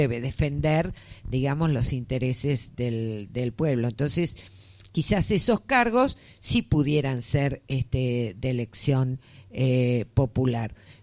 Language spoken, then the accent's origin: Spanish; Argentina; como argentinos tenemos esta idiosincrasia de salir a copiar lo de otros